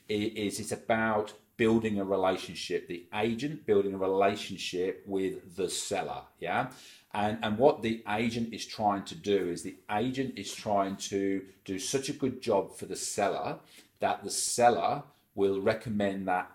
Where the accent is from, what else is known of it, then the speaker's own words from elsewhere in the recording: England, United Kingdom; moved away as an adult; now in Australia; as you can pick up from my accent, I'm English and moved to Australia to, 12 years ago to work for News Corp